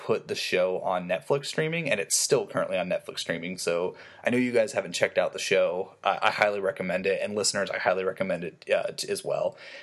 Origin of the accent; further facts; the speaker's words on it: Pacific Northwest, United States; Well, I'm not from that area, but, like, I'm from the Pacific Northwest.